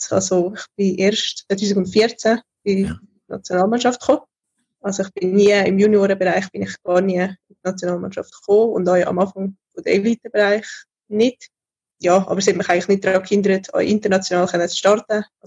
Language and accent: German; Schattdorf, Uri, Switzerland; born there; Also ich bin in Schattdorf geboren und ja. Das ist ein wunderschöner Kanton Uri.